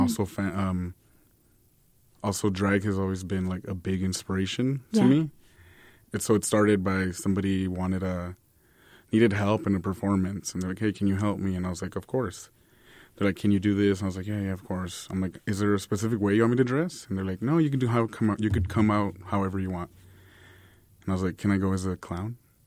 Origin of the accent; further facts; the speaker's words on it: El Paso, Texas, United States; I'm like, yeah, Sun City. And I'm super proud to be like, yes, I'm from El Paso.